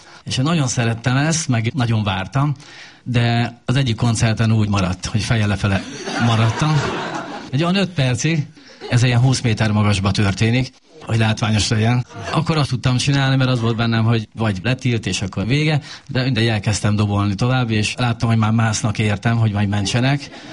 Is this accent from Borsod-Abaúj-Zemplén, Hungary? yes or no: yes; Szerencs, Borsod-Abaúj-Zemplén, Hungary; Mi Szerencséről származunk, Borsod megyéből